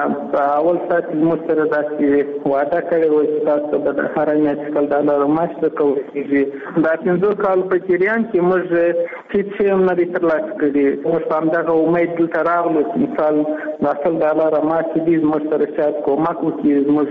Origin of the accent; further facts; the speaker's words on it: Afghanistan; now in Russia; موږ هم د افغانستان بچیان یو، دلته په روسیه کښې